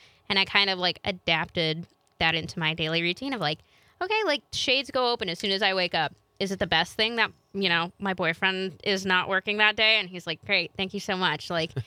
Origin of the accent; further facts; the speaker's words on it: Chicago, Illinois, United States; being born and raised in Chicago, coming up here, winter's never been my forte.